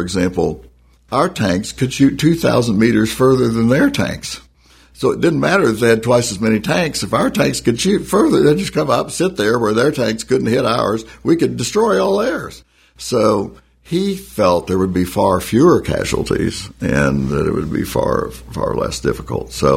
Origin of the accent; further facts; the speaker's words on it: United States; I'm an American first, and I want you to succeed for the good of the country.